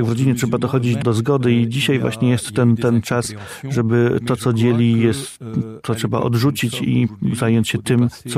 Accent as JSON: {"language": "Polish", "country": "Lebanon", "tie": "born or raised there", "said": "Ja urodziłem się w takim regionie Libanu, gdzie rzeczywiście jeszcze tym bardziej wspólnie mieszkają zarówno chrześcijanie, jak i muzułmanie. I także to w tej atmosferze wzrastałem."}